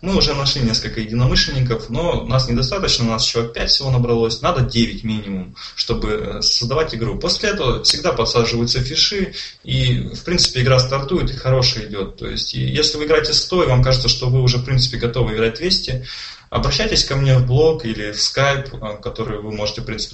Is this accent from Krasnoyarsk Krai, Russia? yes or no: no; Udmurtia, Russia; accent: Udmurt